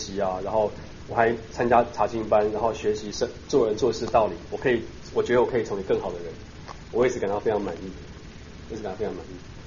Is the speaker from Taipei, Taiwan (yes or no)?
yes; Taipei, Taiwan; 我信主以前就我是在台北市长大的那个小孩，所以很 typical， 就是家里是小康的家境，